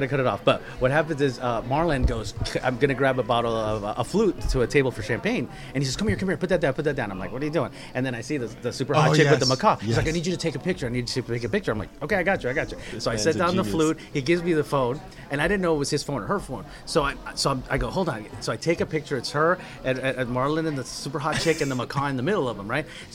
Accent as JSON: {"language": "English", "country": "Colombia", "said": "I go, oh, really? I'm from Colombia, too."}